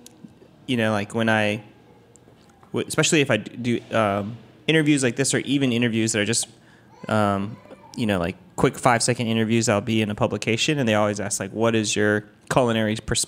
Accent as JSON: {"language": "English", "country": "Taiwan", "said": "I'm from Taiwan. So I went back to Taiwan"}